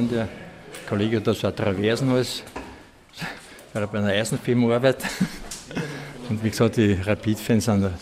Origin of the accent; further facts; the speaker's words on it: Vienna, Austria; Und weil ich von der alten Donau bin